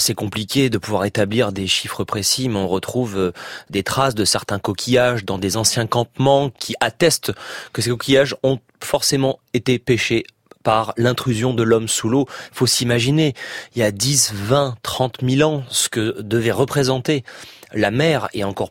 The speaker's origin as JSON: {"language": "French", "town": "Nice", "region": "Provence-Alpes-Côte d'Azur", "country": "France", "tie": "born or raised there", "said": "Alors moi j'ai grandi à Nice. Et à Nice, c'est le département des Alpes-Maritimes."}